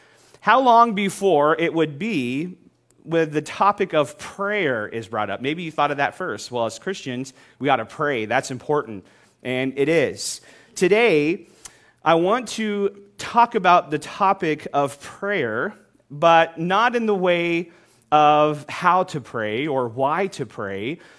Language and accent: English; Oklahoma, United States; You know, I remember growing up in Oklahoma that I prayed that many times because there were tornadoes at the doorstep.